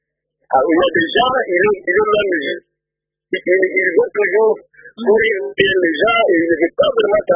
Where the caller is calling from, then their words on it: Kindu, Maniema, DR Congo; je suis parti de Kindu Maniema.